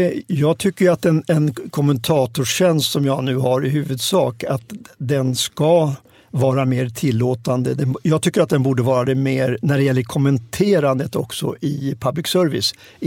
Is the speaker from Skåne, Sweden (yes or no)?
no; Stockholm, Stockholm County, Sweden; Och då tänkte jag att nu är det svenskt 50-tal för mig när jag växte upp i Stockholm.